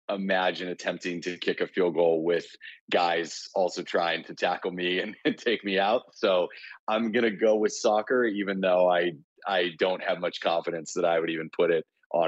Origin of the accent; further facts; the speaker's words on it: Arizona, United States; There was a local pizza place called Peter Piper Pizza where I grew up in Arizona.